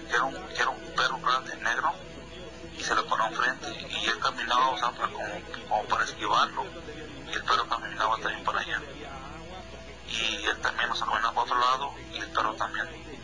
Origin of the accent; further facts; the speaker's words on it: Palmar de Bravo, Puebla, Mexico; now in Chicago, United States; yo vivo en Chicago, pero yo soy de Puebla, originario.